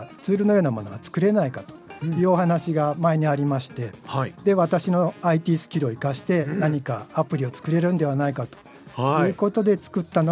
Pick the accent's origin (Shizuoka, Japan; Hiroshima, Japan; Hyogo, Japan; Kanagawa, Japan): Shizuoka, Japan; moved away as an adult; also born or lived in Kanto; 実は私静岡生まれ静岡育ちで、高校まで静岡だったんですけど、大学から関東の方に行きまして、で向こうで20数年間SE として働いていまして、